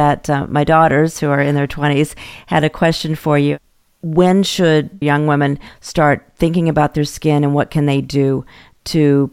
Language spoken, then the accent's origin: English; Texas, United States; You know, I grew up in Texas and I remember putting baby oil on and sitting under the aluminum foil, and I'm a redhead.